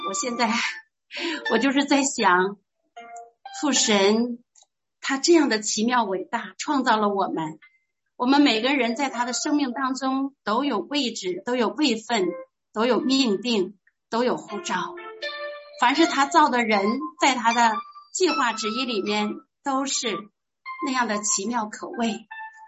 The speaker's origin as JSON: {"language": "Chinese", "region": "Heilongjiang", "country": "China", "tie": "born there", "said": "我是出生在中国的北方，黑龙江省。当我父亲从哈尔滨市下放到林业局，我就在那块出生了。"}